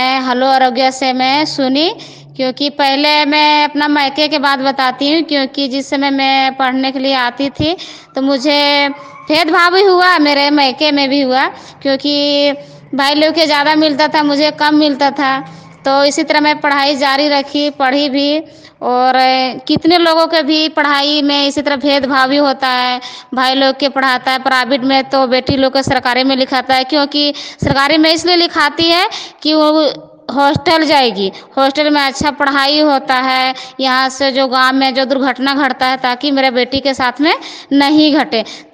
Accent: Kusana, India; और मैं कुसाना के रहने वाली हूँ

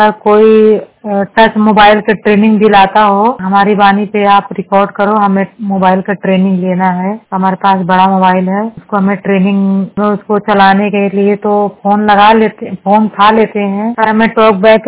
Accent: Uttar Pradesh, India; now in Mumbai, India; 100% blind Jaunpur की रहने वाली हूँ। मुंबई में रह रही हूँ।

